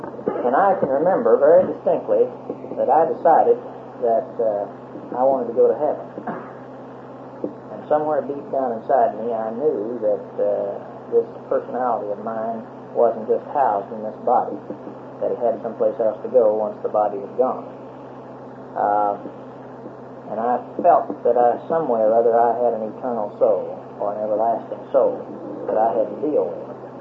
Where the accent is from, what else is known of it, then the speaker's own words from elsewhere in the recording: Lone Wolf, Oklahoma, United States; My mother and father sired and bore me in Oklahoma. And I was born in Lone Wolf, Oklahoma, down here in southwestern Oklahoma, long time ago.